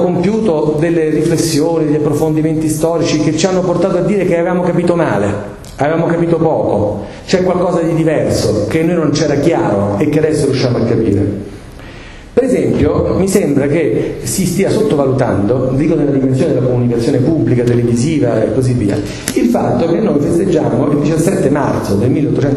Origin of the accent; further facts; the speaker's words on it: Rome, Lazio, Italy; siccome sono di Roma